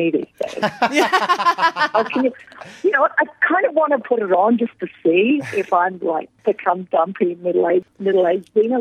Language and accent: English; Detroit, Michigan, United States; So growing up in Detroit and making movies, horror movies and things